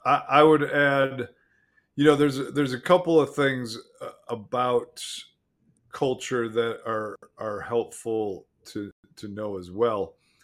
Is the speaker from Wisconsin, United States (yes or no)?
yes; Wisconsin, United States; I'm from Wisconsin. If we were to archetype people from Wisconsin, you'd say, man, they love cheese and beer